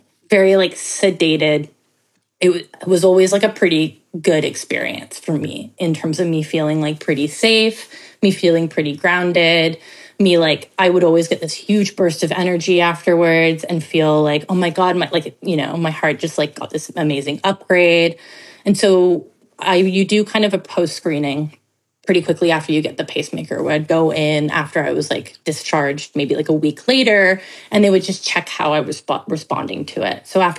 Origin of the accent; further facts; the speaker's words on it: Toronto, Ontario, Canada; I grew up in Toronto.